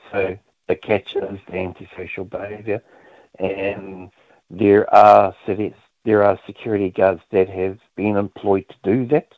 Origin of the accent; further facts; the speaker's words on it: New Zealand; You know, that is how we introduce ourselves. And the idea is, it's what we do as Māori, you know. We're Manaaki, we look after one another